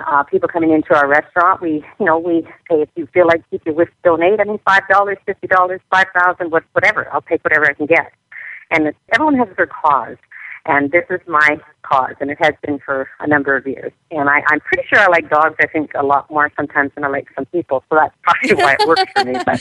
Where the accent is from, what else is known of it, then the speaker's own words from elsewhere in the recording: Canada; I am a Canadian, and I sit on the board of the Edmonton Humane Society